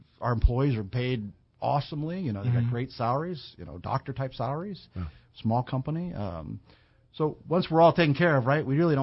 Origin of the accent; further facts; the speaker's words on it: Hawaii, United States; Parents, again, we're from California in the Dust Bowl era, you know, to Hawaii. I was blessed to grow up in Hawaii.